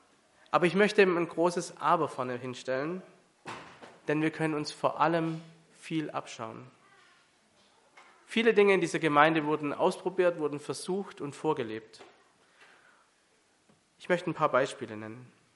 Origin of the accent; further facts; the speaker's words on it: Baden-Württemberg, Germany; Als Schwabe selber und auch mit Blick auf die Schwaben kann ich sagen